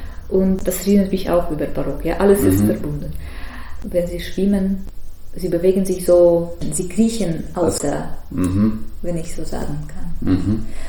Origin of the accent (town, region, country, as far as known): Tver, Tver Oblast, Russia; German is a second language; moved away